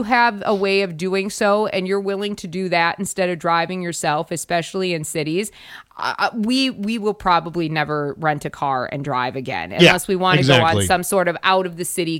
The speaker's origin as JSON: {"language": "English", "region": "South Dakota", "country": "United States", "tie": "born or raised there", "said": "Just growing up in South Dakota, knowing what the road systems are like, everything is straight too."}